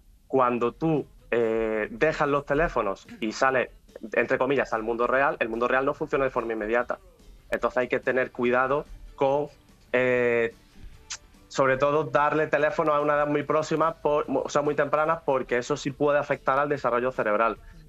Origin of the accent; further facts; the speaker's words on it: Málaga, Andalusia, Spain; estaba pues en una plaza aquí en Málaga, de donde yo soy